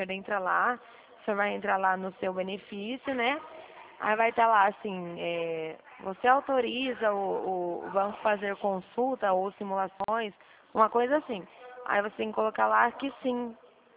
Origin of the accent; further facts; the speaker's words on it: Dracena, São Paulo, Brazil; Eu sou de Dracena